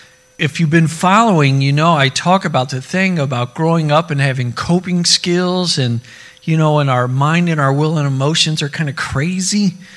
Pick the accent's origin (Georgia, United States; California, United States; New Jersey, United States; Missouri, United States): Missouri, United States; Fenton; I know I ain't from the hood. I'm from Fenton. I got enough of the county in me, of Midwest suburbia in me.